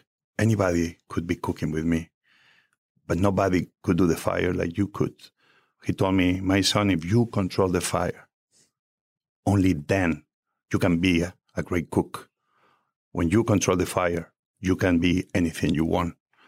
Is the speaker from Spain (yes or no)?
yes; Spain; now in United States; when I grew up in Spain.